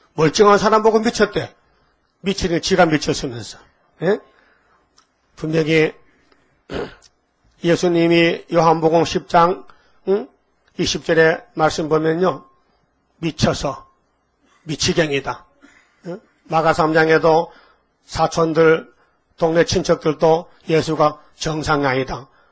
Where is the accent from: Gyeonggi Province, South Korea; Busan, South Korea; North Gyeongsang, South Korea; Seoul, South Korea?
North Gyeongsang, South Korea; Yecheon; 저 우리 고향에 가면요. 예천군이라는 데 있어요.